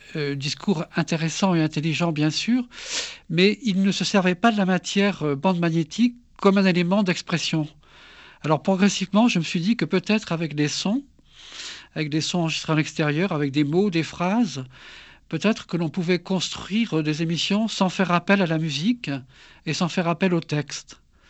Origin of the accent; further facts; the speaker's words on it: Île-Grande, Brittany, France; Je suis breton de l'île Grande, dans les Côtes d'Armor.